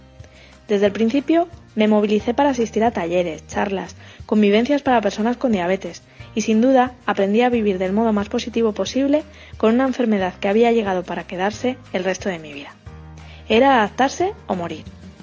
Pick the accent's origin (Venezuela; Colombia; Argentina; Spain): Spain; Madrid, Community of Madrid; un apodo donde fusioné … una palabra muy usada en Cádiz, de donde proviene parte de mi familia. Yo nací en Madrid y aquí he vivido desde que nací en 1983.